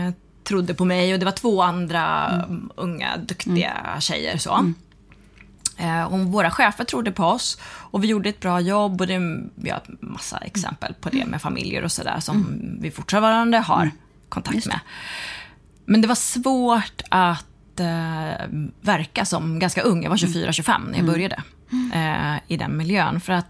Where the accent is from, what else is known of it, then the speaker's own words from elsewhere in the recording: Falun, Dalarna County, Sweden; also born or lived in Thailand; Jag kom till Sverige, adopterad från Thailand. Jag kom till Sverige som jag var 4 månader. Och är sen uppvuxen och fostrad i Falun, i Dalarna.